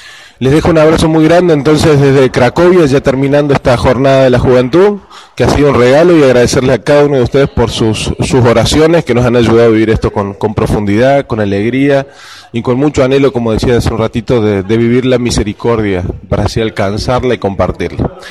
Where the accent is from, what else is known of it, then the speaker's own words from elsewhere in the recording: Córdoba, Argentina; moved away as an adult; now in Uruguay; soy sacerdote jesuita. Soy cordobés, pero vivo en Uruguay, donde he sido destinado, ya hace 6 años que vivo ahí.